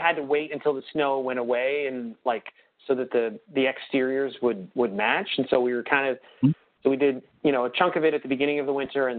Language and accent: English; Pittsburgh, Pennsylvania, United States; and I'm from the Pittsburgh area